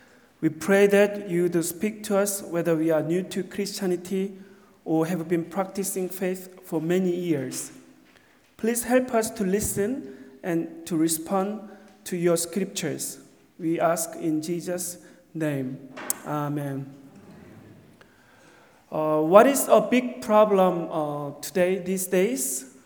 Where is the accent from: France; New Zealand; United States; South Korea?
South Korea; Seoul; I come from Seoul, South Korea, not North Korea, but South Korea, Seoul.